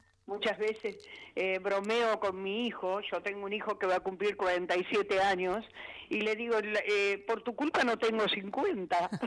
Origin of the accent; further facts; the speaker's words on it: Sarandí, Buenos Aires Province, Argentina; born there; Yo nací en Sarandí a las 6:15 de la mañana